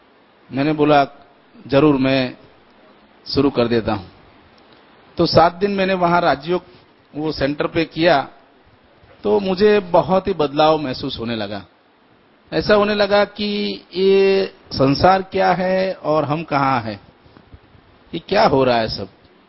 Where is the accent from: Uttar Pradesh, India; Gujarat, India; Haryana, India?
Gujarat, India; Ahmedabad; मैं अहमदाबाद से हूं